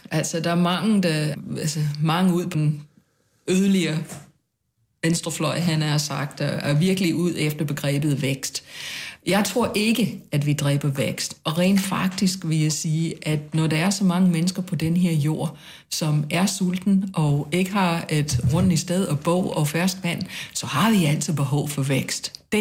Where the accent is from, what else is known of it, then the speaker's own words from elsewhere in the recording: United States; born there; Danish is a second language; selvom jeg er amerikaner og fødsel i hvert fald